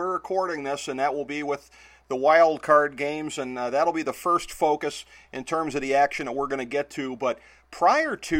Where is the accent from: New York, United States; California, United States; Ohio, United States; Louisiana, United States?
Ohio, United States; Cleveland; Certainly my hometown Cleveland Indians are coming in pretty much the way that you would really hope